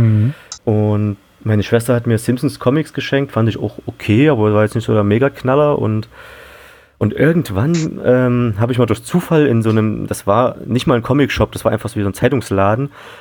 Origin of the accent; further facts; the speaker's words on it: Leipzig, Saxony, Germany; Nee, also ich bin sogar in Leipzig aufgewachsen und war da mal für 15 Jahre weg und jetzt bin ich wieder da.